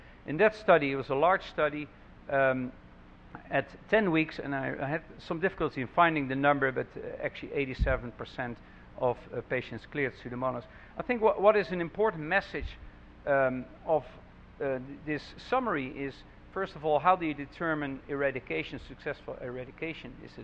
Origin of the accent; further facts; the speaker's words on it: Rotterdam, South Holland, Netherlands; I'm from Rotterdam, Netherlands